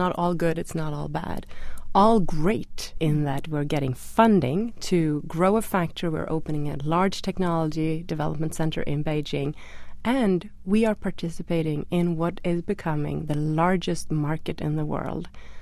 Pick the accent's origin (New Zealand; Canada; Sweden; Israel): Sweden; now in Boston, United States; I'm originally from Sweden. I live here in Boston.